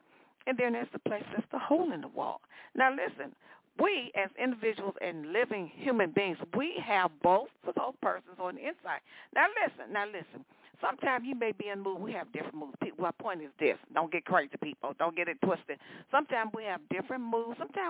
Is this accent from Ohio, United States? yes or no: no; Chicago, Illinois, United States; y'all know I grew up in Chicago. You know what I mean? West Side. I'm a West Side girl, and South Side girl.